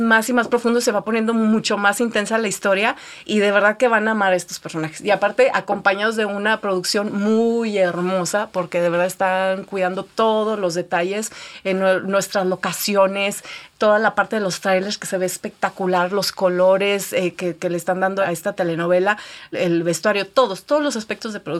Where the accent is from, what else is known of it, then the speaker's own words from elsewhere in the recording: Zacatecas, Mexico; yo soy de Zacatecas … de Zacatecas